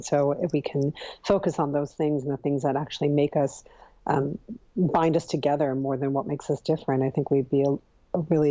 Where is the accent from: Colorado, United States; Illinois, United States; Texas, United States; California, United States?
Illinois, United States; Chicago; also born or lived in India; Even though I'm from India, I was raised in Chicago, right? Like suburbs of Chicago. I was raised in the cold.